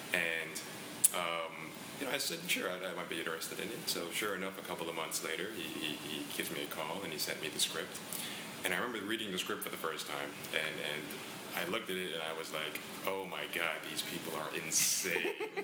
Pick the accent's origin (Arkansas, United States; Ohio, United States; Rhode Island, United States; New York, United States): New York, United States; I'm from New York originally, mm-hmm. so that's why a lot of the lingo and a lot of the way that he talks, KCDC talks, comes pretty second nature to me.